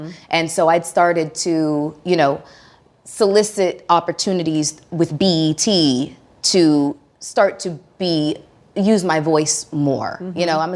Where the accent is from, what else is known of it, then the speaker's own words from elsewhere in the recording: Toronto, Ontario, Canada; now in United States; I'm originally from Toronto, Ontario, Canada.